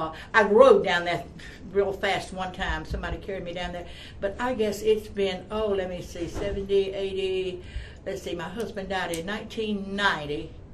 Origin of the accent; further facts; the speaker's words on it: Mobile, Alabama, United States; now in Knoxville, United States; Mobile, Alabama.